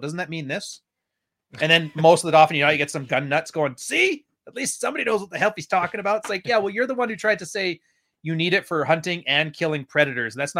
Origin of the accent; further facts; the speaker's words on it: Canada; as a Canadian, you're like, okay, they keep talking about the Second Amendment.